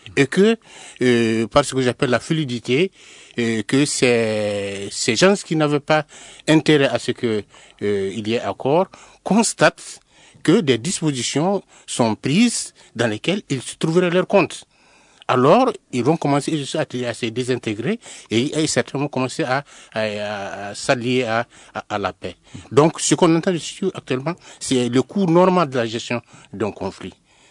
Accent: Ségou, Mali; je suis du Massina

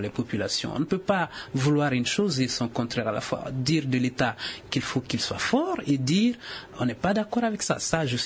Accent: Mopti, Mali; je suis de Mopti

